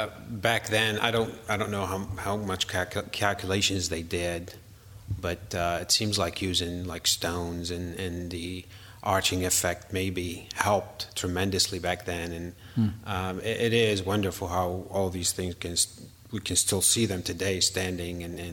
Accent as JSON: {"language": "English", "country": "Syria", "second_language": "English", "moved": "yes", "lives_now": "United States", "said": "I'm originally from Syria. I came here 30-some years ago. Okay. I had some relatives here in Hollidaysburg. And so I came to the U.S."}